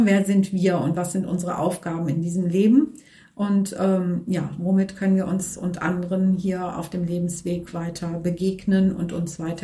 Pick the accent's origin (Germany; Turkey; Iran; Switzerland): Germany; Northern Germany; born there; Ich habe eine Naturheilpraxis in Siegburg. Ich bin 55 Jahre alt, gebürtig aus Norddeutschland.